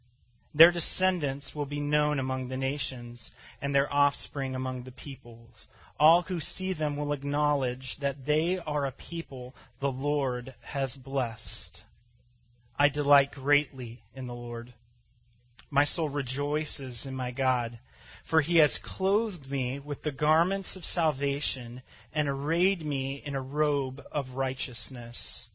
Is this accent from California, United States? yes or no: no; Phoenix, Arizona, United States; I grew up in Phoenix, Arizona, where I just got an awe.